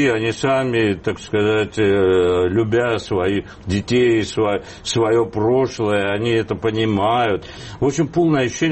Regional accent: Armenia; Хотя меня обвиняют, пишут, что я плохой армянин, что я ничего для Армении не сделал.

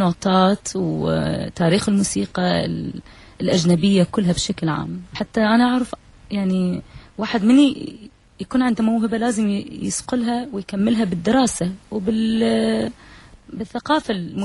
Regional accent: Iraq; accent: Iraqi; بس من أغني بالعراقي أشعر أكثر بها، لأن هاي لغتي، هاي لهجتي، هاي اللي تربيت عليها،

